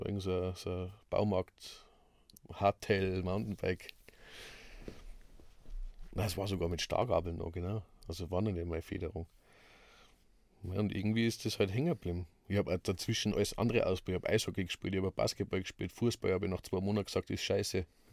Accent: Germany; also in dem Fall sage ich, ich bin Deutscher

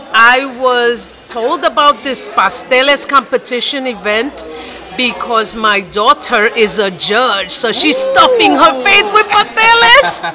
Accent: Bronx, New York, United States; I am from the Boogie Down Bronx.

